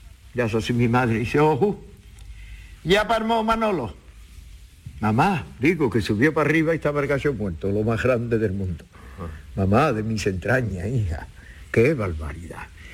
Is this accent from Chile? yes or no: no; Cádiz, Andalusia, Spain; born there; Qué maravilla más grande de Cádiz. Pero de Cádiz antiguo no cuando yo nací.